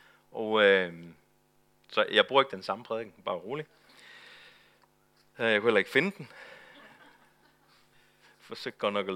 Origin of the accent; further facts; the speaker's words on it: Zealand, Denmark; Altså, vi kommer fra Sjælland